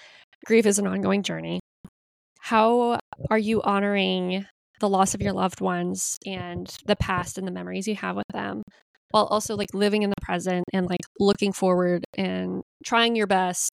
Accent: United States; as an American, as someone who lives in the US, like we are generally a very impatient society.

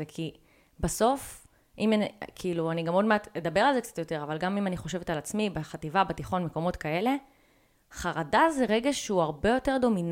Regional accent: Giv'at Ze'ev, West Bank, Palestine; למדתי בגבעת זאב, ביסודי של גבעת זאב, איפה שגרתי כל הילדות שלי

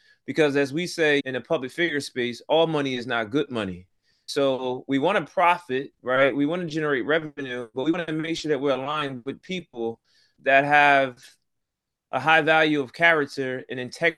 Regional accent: Trenton, New Jersey, United States; I'm from Trenton, New Jersey. So that's where I'm originally born and raised, in the city of Trenton, New Jersey. It's a small area. It's about 7 square miles, about 85,000 people.

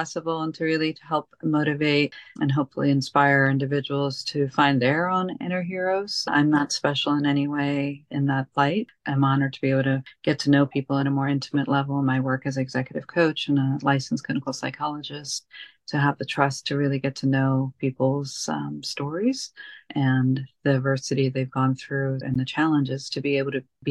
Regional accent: Silver Spring, Maryland, United States; And growing up in Silver Spring and being exposed to Washington, D.C. culture and Smithsonian's and Howard University and HBCUs

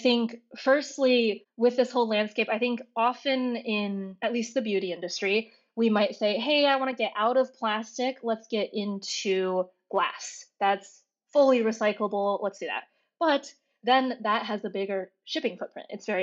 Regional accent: Shanghai, China; So I grew up near Shanghai. At that time, it was a lot of rice paddies and cornfields still out there in the suburbs.

